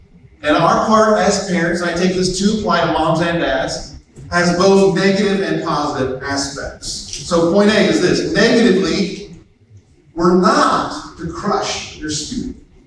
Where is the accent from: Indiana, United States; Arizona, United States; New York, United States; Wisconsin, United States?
Indiana, United States; Greensburg; down a neighborhood street in Greensburg, Indiana, my hometown